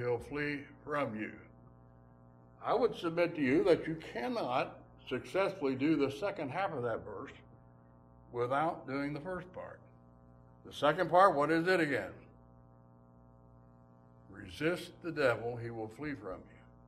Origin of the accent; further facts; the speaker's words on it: United States; I'm an American. I don't submit to anybody.